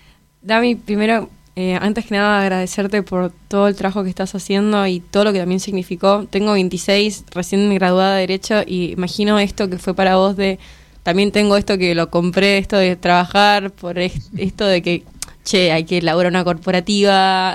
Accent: Mendoza, Argentina; yo soy de Mendoza y es algo que he visto un montón

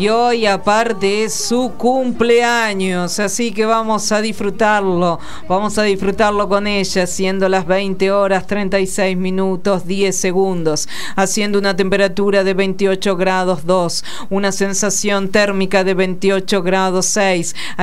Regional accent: Carlos Casares, Buenos Aires Province, Argentina; yo soy de Carlos Casares

